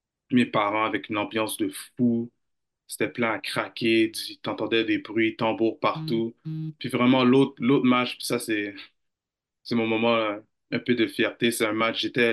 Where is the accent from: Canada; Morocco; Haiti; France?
Canada; Montreal, Quebec; So, comme on l'a dit, je suis défenseur pour Vermont Green. Je suis originaire de Montréal. So, je suis né à Montréal. J'ai été à l'école Regina Assunta pour mon secondaire, qui est pas loin dans la région de Montréal. Puis présentement, j'habite à Laval